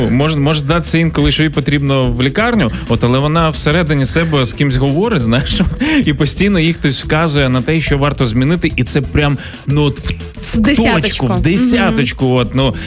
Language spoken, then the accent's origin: Ukrainian; Ivankiv, Kyiv Oblast, Ukraine; Іванків – це моє рідне місто. Я не живу в Іванкові, ще раз.